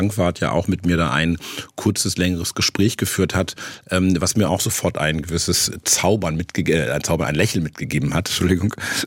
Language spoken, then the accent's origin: German; Timmel, Lower Saxony, Germany; Ich komme vom Land, ich komme aus Ostfriesland, von einem sehr schönen 800-Seelendorf Timmel im Landkreis Aurich.